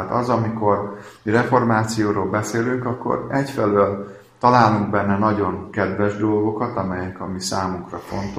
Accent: Békéscsaba, Békés, Hungary; born there; Hát én itt születtem, Békés Csabán

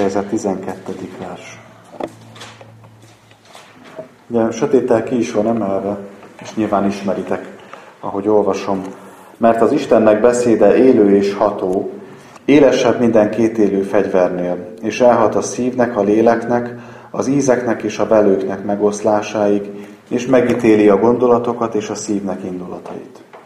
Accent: Békés, Hungary; és Békés megyei származású vagyok, de ezen a környéken nem igazán vagyok ismerős, most vagyok itt először Újfehértón

